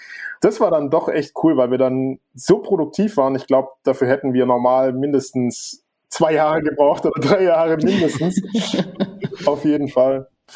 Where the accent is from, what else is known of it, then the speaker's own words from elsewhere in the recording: Baden-Württemberg, Germany; wir kommen ja aus der Stuttgarter Gegend.